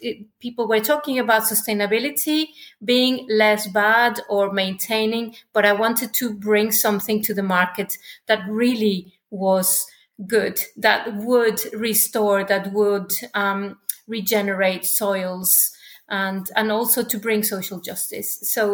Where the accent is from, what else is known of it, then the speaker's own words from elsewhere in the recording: Mexico; I am originally from Mexico, and growing up, I could never normalize the enormous, social inequality there, really.